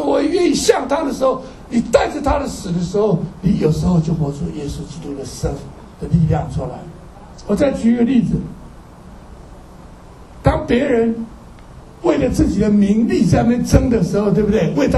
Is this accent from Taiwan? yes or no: yes; Taiwan; 我记得我刚结婚的时候，我是台湾人，我太太师母是上海人。